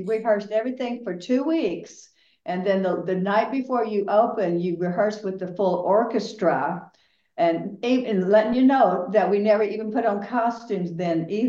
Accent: Texas, United States; and then we started dancing professionally at 16 in Texas. We're from Texas. And then I had my own dancers when I was 19 in a little club in Texas.

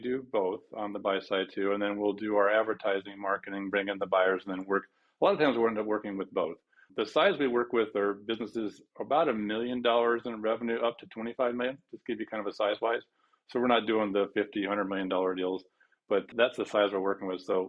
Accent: St. Louis, Missouri, United States; also born or lived in Colorado; Yes, I grew up in the Midwest. I'm a St. Louis guy. So born in Colorado, but grew up in the Midwest.

